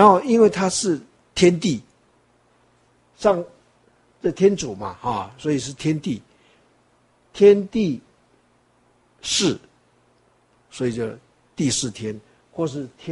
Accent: Taiwan; 那我们台湾话说天公伯啊

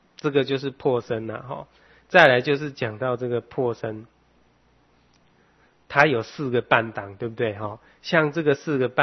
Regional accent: Taiwan; 这个我们的台湾还比较小哦，可能各位比较没有这种感觉

